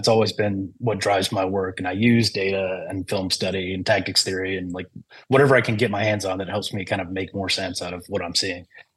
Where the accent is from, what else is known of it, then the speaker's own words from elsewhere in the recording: United States; they're very nice about me being American